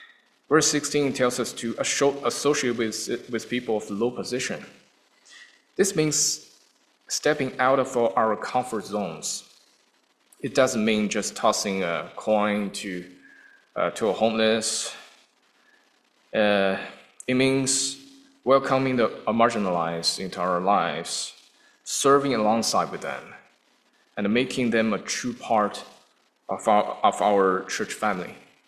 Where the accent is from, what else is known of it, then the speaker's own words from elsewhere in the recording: China; English is a second language; As someone born and raised in China, I grew up with Confucian values.